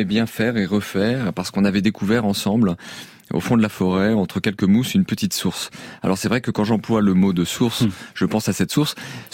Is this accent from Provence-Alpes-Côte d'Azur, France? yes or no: no; Nouvelle-Aquitaine, France; Moi, je suis originaire d'un village du Poitou.